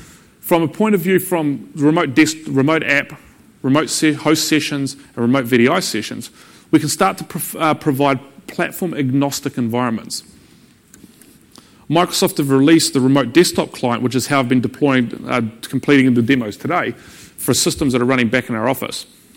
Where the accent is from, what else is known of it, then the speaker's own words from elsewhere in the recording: Wellington, New Zealand; I'm from Wellington, government everywhere.